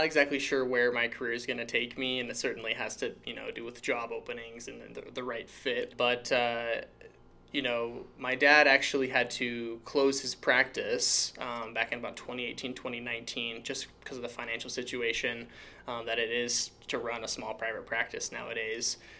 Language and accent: English; Chehalis, Washington, United States; I grew up in Chehalis, Washington, and my dad was a small-town primary care physician that kind of served the Chehalis and Centralia area.